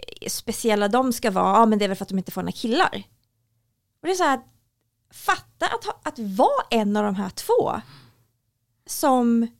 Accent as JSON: {"language": "Swedish", "town": "Nybro", "region": "Kalmar County", "country": "Sweden", "tie": "born or raised there", "also_born_or_lived": "Emmaboda", "said": "jag växte upp i Emmaboda och sen i Nybro som är liksom ett litet samhälle."}